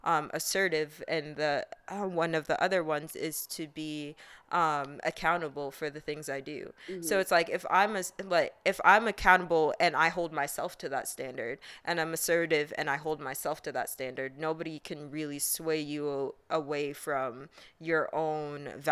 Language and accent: English; Canada; Again, I just want to acknowledge that we're extremely privileged as me as a Canadian